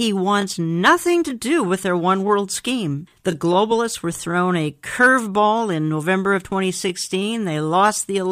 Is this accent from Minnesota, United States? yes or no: yes; Minnesota, United States; I never thought I'd live to see the day where in my hometown of the Twin Cities, the land of 10,000 lakes and 10,000 churches, only two of those churches would preach on the rapture.